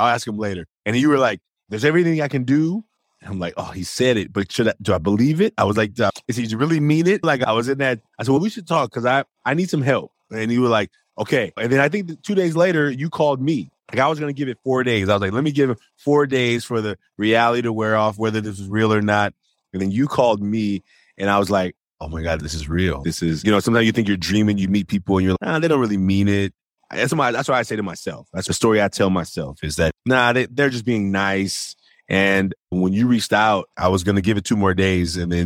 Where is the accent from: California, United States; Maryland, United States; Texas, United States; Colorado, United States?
California, United States; Oakland; from Oakland, California. I was raised by a single mother.